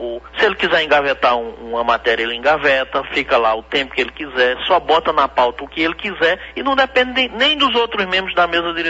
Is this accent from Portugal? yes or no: no; Pernambuco, Brazil; lá na minha região, lá no Pajeú